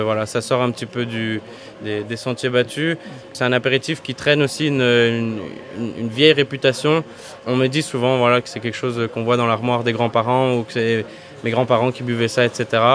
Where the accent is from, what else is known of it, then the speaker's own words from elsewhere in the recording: Brussels, Brussels-Capital Region, Belgium; now in France; Pas du tout, moi je viens de Bruxelles.